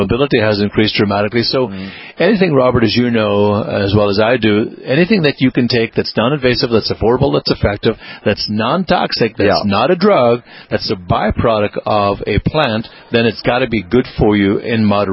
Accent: Ireland; I'm a leprechaun from Ireland.

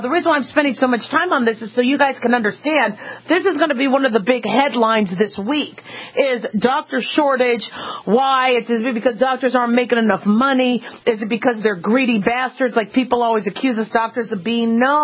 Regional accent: Nevada, United States; something about growing up in Nevada and going to school in Nevada is Nevadans really take care of you.

